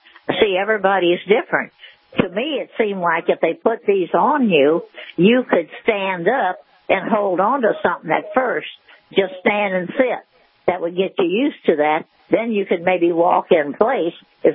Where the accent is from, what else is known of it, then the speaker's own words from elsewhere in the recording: Illinois, United States; See, I'm from Illinois. In Illinois, it's about $3,000 a month.